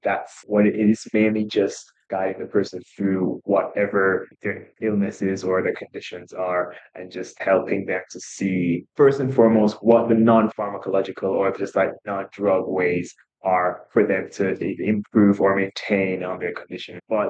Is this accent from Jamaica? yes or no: yes; Jamaica; I am a Jamaican pharmacist.